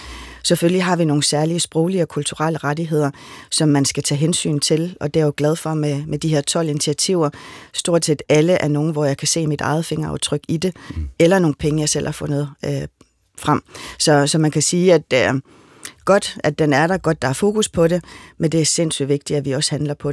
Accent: Greenland; men også hjemme i Grønland

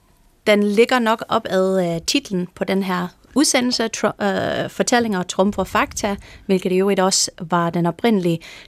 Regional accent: California, United States; Danish is a second language; now in Denmark; i Californien, der hvor jeg kommer fra, i high school

